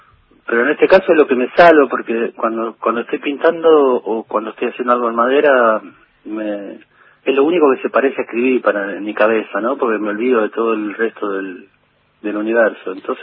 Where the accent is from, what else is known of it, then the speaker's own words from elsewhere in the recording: Baradero, Buenos Aires Province, Argentina; Y van a vivir a Baradero, que es mi pueblo